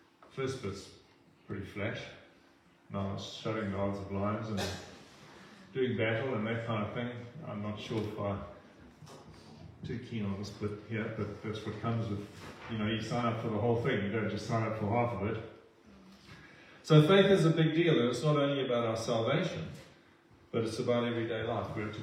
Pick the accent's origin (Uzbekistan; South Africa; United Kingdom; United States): South Africa; I come from South Africa.